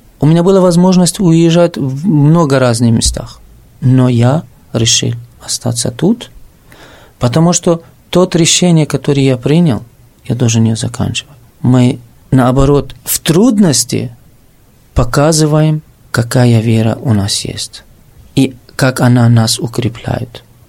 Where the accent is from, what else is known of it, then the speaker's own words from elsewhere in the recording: Donetsk, Donetsk Oblast, Ukraine; никогда на протяжении 3 лет не было никакие агрессии, что мы как из Донецка или переселенцы